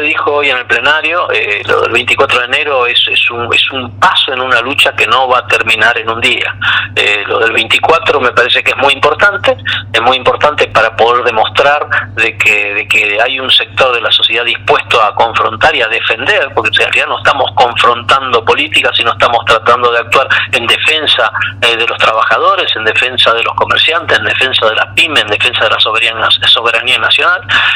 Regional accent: Tucumán, Argentina; yo siendo un hombre de provincia, siendo tucumano, sé lo que suele pasar en estos casos

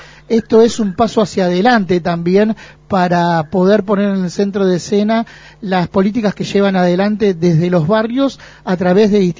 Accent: Avellaneda, Buenos Aires Province, Argentina; Damos fe de eso porque nosotros somos también de Avellaneda

